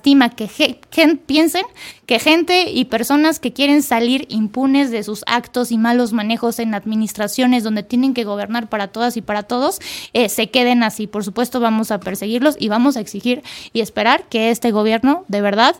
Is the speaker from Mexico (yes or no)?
yes; Mexico; como mexicanas y mexicanos debemos de erradicar esas prácticas de la política.